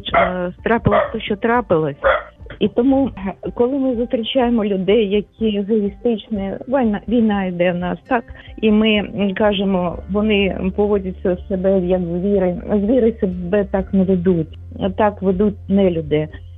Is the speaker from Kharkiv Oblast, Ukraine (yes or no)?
yes; Kharkiv, Kharkiv Oblast, Ukraine; я з Харкова.